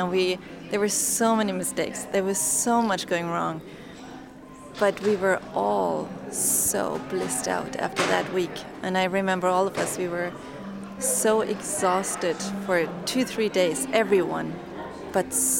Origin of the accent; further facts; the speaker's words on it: Munich, Bavaria, Germany; from Munich.